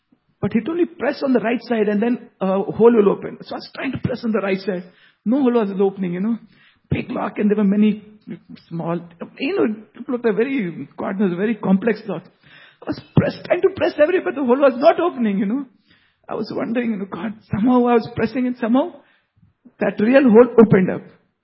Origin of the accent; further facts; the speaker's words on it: Bihar, India; You know, I'm from Bihar, the state of Bihar.